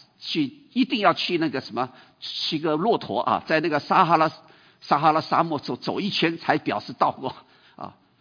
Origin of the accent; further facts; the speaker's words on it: China; moved away as an adult; now in United States; 我们中国人喜欢博士啊，是不是？特别我们来了美国，最喜欢博士了